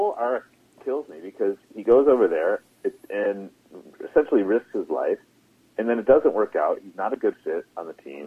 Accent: United States; I'm American, and so, you know, she's somebody who was a legend here as a player

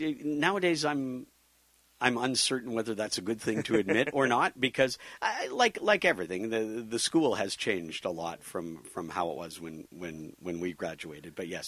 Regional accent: Sunshine Coast, Queensland, Australia; But we grew up on the Sunshine Coast, and yeah. I live now, you know, about a kilometer and a half from my family home.

